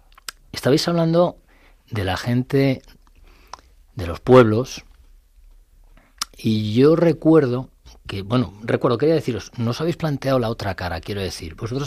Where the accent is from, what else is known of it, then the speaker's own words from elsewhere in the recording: Madrid, Community of Madrid, Spain; Y sí, soy madrileño, pero me siento profundamente extremeño, verato, de la zona de la Vera. Lo llevo a gala.